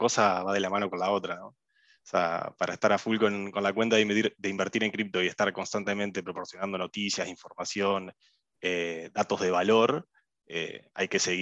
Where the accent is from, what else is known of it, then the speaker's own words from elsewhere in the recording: Argentina; yo soy argentino, 27 años de edad. Me recibí de abogado en la Universidad de Buenos Aires, en la UBA.